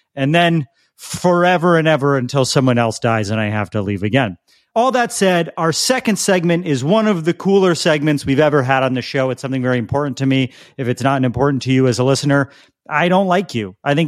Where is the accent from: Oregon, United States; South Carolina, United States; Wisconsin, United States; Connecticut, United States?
Connecticut, United States; I'm currently at home where I grew up in Connecticut, helping my family out after the death of my father.